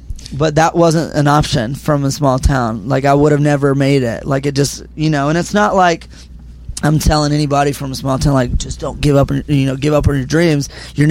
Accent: Georgia, United States; born or raised there

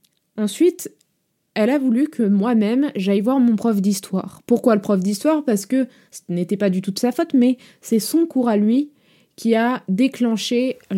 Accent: south of France, France; Étant donné que nous venons du Sud, nous avons un très très fort caractère.

